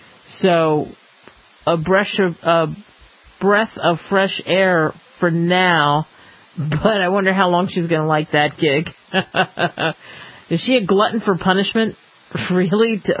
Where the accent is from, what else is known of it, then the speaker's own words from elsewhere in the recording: Cherry Hill, New Jersey, United States; These thieves actually swiped it not too far from where I grew up in the Cherry Hill